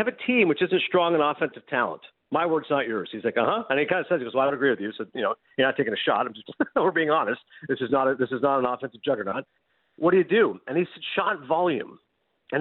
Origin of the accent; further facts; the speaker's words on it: Toronto, Ontario, Canada; born there; And I was born in Toronto. Toronto's a world-class city